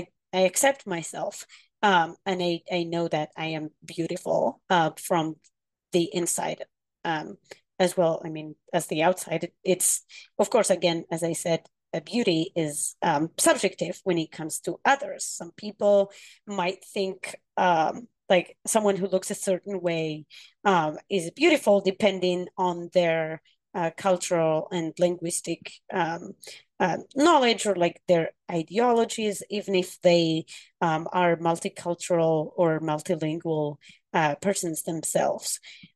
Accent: Morocco; from Morocco, and I am an indigenous person. So Amazigh or Berber, native Moroccan.

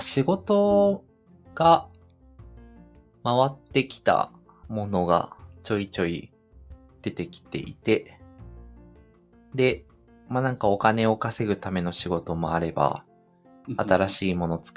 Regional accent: Okayama, Japan; 地元の岡山にいてもイメージつかないもん

